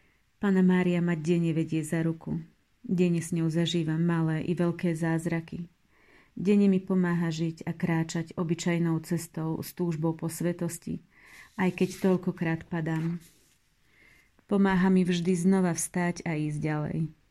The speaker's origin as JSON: {"language": "Slovak", "region": "Žilina Region", "country": "Slovakia", "said": "som z Liptova"}